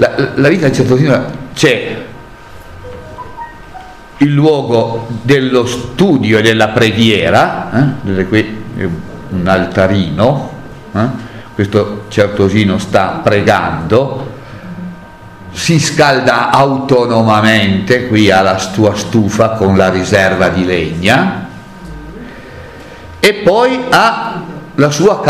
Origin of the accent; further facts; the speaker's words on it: Morozzo, Piedmont, Italy; io sono di Morozzo